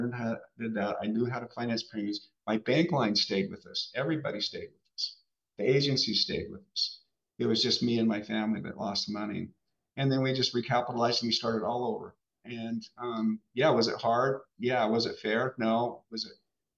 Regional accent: Boise, Idaho, United States; I grew up in Boise, and we started it in Boise, and I moved down to Salt Lake

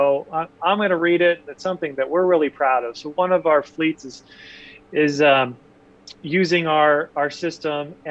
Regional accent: Ohio, United States; He's like, where are you from? I said, I'm from Ohio.

